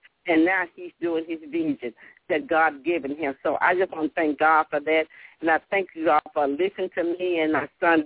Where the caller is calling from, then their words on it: Melbourne, Arkansas, United States; I'm calling from Melbourne, Arkansas.